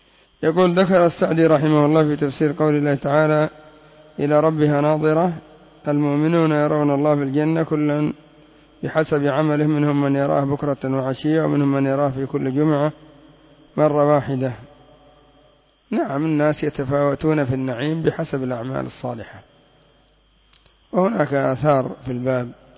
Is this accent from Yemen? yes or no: yes; Yemen; وإن كان الاتكاء على اليسار بوضع المتكى المعروف عندنا في اليمن أو على اليمين فلا حرج فيه.